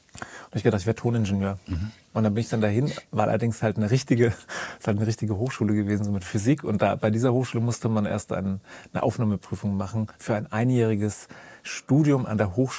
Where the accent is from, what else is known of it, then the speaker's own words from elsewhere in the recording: Bad Kissingen, Bavaria, Germany; weil ich komme aus Bad Kissingen, das ist ein ziemliches Kaff am Ende in der, oder kurz vor der Rhön oder in der Rhön.